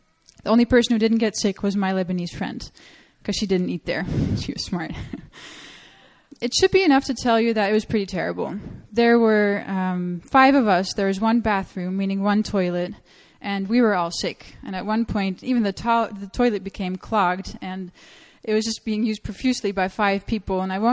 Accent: Netherlands; English is a second language; For those of you that don't know me, I grew up in the Netherlands, married to Matt.

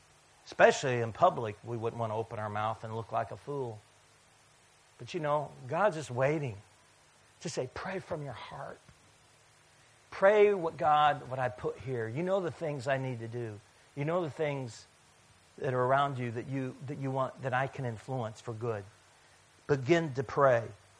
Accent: Netherlands; English is a second language; I'm from Netherlands. No big deal.

